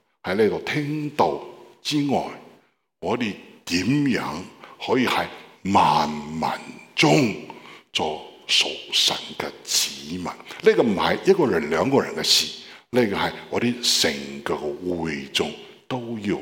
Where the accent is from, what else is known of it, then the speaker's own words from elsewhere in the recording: Beijing, China; Cantonese is a second language; 咁我系北京人，佢系香港人啊